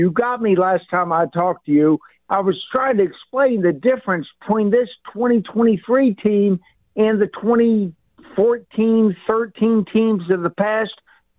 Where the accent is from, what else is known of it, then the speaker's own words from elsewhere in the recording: Kansas City, Missouri, United States; I just feel like we're from Kansas City.